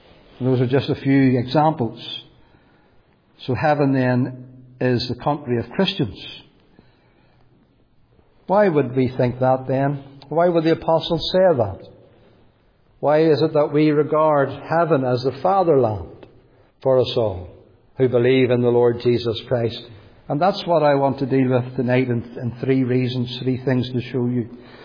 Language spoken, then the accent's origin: English; United Kingdom; that we're British, we're not embarrassed by being British, we're not ashamed of it